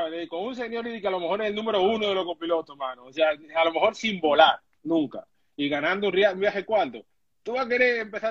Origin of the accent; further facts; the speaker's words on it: Madrid, Community of Madrid, Spain; como me crié en España, iba 2 o 3 veces al año a Dominicana, de Madrid